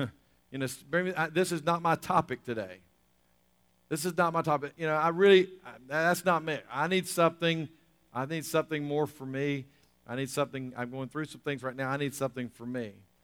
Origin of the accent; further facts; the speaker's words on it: the South, United States; Anyway, we're from the South. You know, that's just what we do.